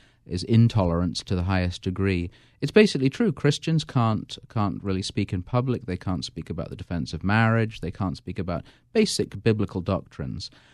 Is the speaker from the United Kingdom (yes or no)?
yes; England, United Kingdom; Your listeners will know that I'm an Englishman by the sound of my voice.